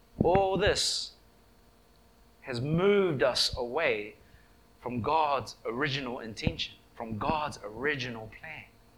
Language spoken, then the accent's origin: English; Wellington, New Zealand; I was the oldest in my family, growing up in Wellington, New Zealand.